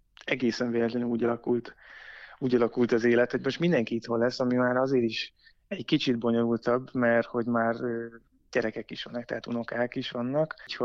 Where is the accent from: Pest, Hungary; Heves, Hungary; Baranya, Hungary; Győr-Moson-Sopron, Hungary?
Baranya, Hungary; Pécs; és én pécsi származású vagyok